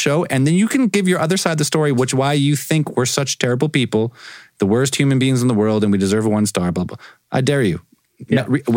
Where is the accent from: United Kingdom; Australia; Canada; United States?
Canada; Because, we're from Canada. Sure. We're not American.